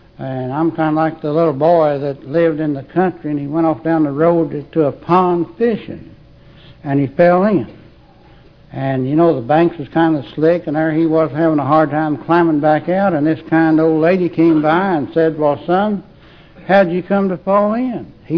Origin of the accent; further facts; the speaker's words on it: Tennessee, United States; also born or lived in Murray County, Georgia; Now, we'd moved to Tennessee when I was about 6 or 8 years, something like that, but really I was born up here in north east Georgia in Murray County.